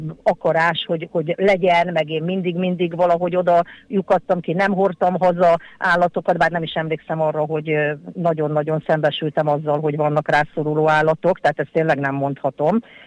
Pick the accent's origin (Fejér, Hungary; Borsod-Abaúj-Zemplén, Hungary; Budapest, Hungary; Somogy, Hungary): Somogy, Hungary; Kaposvár; Kaposváron uh-huh születtem, mindig városi lány voltam, sőt, emeletes házban éltünk